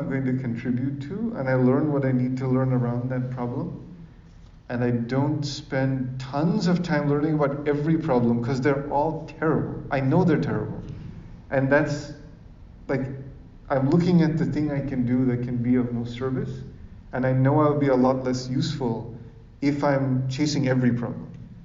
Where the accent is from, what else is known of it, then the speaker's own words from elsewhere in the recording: Sri Lanka; He was across the street in the house I grew up in Sri Lanka.